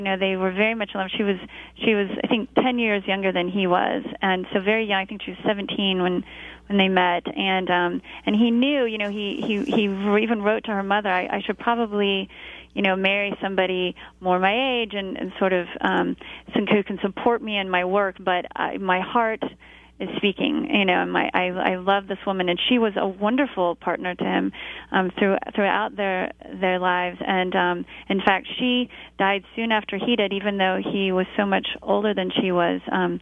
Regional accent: United States; let me just say, as an American, as a parent, thank you for teaching our children

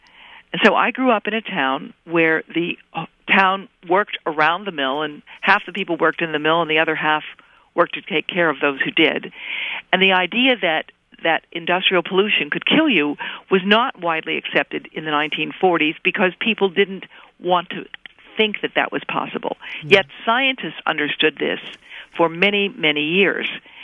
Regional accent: Donora, Pennsylvania, United States; I grew up in Donora, Pennsylvania. Most people today have never heard of it.

